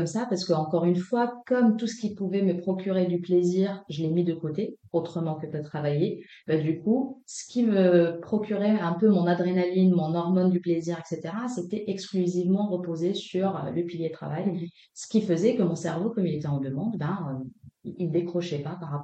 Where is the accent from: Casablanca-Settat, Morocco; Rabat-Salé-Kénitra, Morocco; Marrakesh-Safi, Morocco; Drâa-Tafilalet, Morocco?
Casablanca-Settat, Morocco; Casablanca; moved away as an adult; now in France; je suis marocaine et française. J'ai passé les premières 20 années de ma vie à Casablanca et je suis arrivée en France pour mes études. Mmh. Je suis restée depuis.